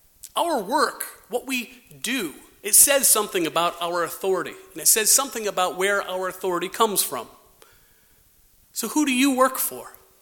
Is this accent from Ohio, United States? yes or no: no; Glastonbury, Connecticut, United States; Growing up in Glastonbury, Connecticut, I was reminded often of how important it was for my brothers and me to stay out of the police log in the local paper.